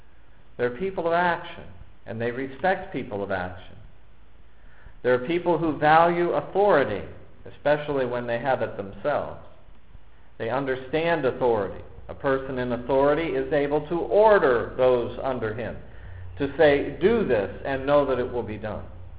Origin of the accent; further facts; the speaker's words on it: Erie, Pennsylvania, United States; I remember coming across many people in the church I grew up in Erie